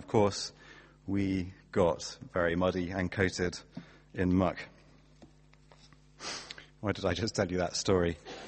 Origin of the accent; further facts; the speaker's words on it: Coventry, West Midlands, United Kingdom; when I was growing up in Coventry, we had a patch of ground in our back garden.